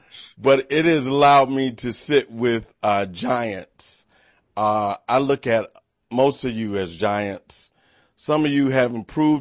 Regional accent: Washington, District of Columbia, United States; I tell people all the time I'm from Georgia, but I'm from Georgia Avenue in D.C. That's the Georgia I'm from.

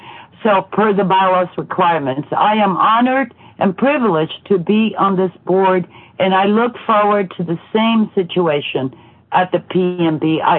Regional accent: New York City, New York, United States; also born or lived in Dominican Republic / Tucson, United States / Los Angeles, United States; I was born in the Dominican Republic, relocated as a youngster to New York City. Then in 1987, I relocated to Tucson, Arizona, and again relocated to L.A. just before the North Ridge earthquake.

